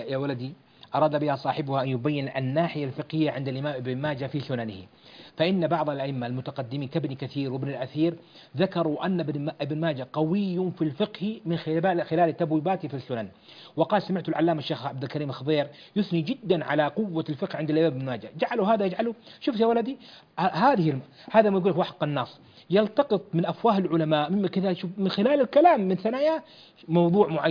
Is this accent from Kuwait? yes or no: yes; Kuwait; وأكثر ما هي موجودة اليوم عندنا في الكويت